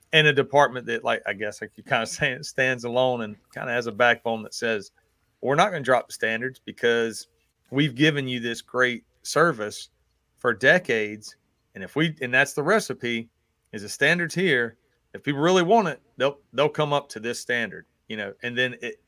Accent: the South, United States; accent: Southern; people just assume like I'm an idiot because of my Southern accent.

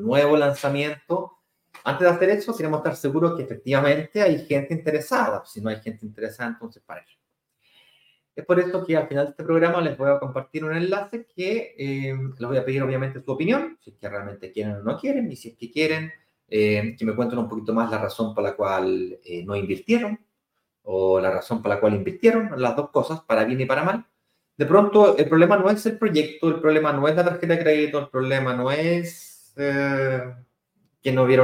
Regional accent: Chile; now in Brazil; yo vivo en Brasil, pero invierto en Chile. Soy chileno, obviamente, nacido y vivido en Chile, y yo vivo acá porque soy casado con una hermosísima y maravillosa mujer brasilera.

